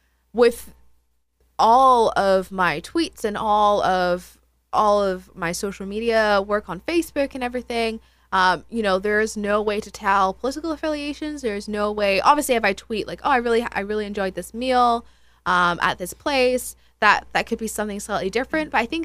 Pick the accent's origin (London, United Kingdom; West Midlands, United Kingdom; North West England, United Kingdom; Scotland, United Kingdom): Scotland, United Kingdom; I actually can't vote in this country. I'm Scottish, so I'm nothing.